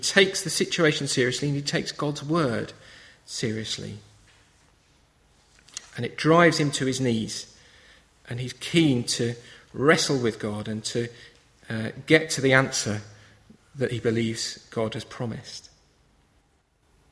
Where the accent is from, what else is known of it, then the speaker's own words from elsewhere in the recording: England, United Kingdom; And I guess, particularly being British, English, most of us probably, there's something quite comforting about that, isn't there?